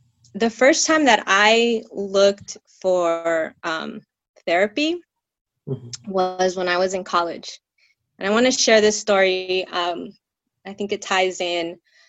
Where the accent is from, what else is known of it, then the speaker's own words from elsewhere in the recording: Los Angeles, California, United States; growing up in South Central, what I then saw was very little public spaces that felt safe, or the community in general that felt safe.